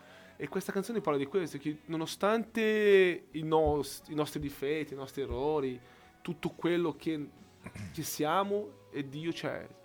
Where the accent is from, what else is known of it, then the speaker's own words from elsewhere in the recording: Brasília, Federal District, Brazil; also born or lived in Rio de Janeiro; Io sono nato a Rio, sì, però poi dopo mi sono trasferito a Brasilia, dove ho vissuto tutta la mia infanzia, adolescenza, dove ho conosciuto mia moglie, dove ho casa adesso, ho le mie attività tutte a Brasilia